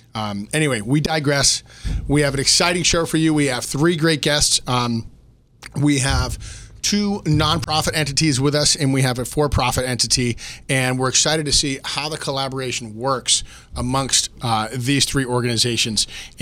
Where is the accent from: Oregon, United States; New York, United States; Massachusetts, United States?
Massachusetts, United States; As a Bostonian, a guy that grew up, you know, south of Boston, it's hogwash.